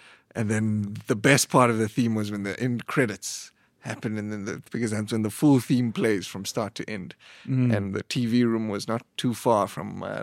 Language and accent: English; Johannesburg, Gauteng, South Africa; born there; Also born in Joburg.